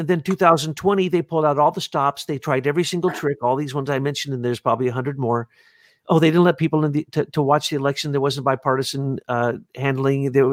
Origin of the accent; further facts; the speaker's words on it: the Ozarks, United States; I'm from the Ozarks.